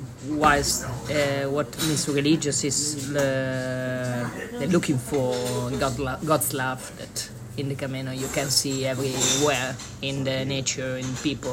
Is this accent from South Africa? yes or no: no; Italy; I'm from Italy.